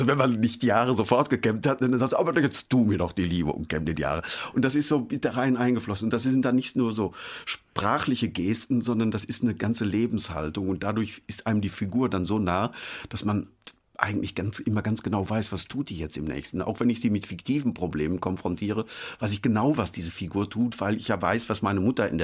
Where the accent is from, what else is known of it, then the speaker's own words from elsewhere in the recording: Altena, North Rhine-Westphalia, Germany; diese Geschichte muss in meiner Heimatstadt spielen, in Altenheim, Sauerland.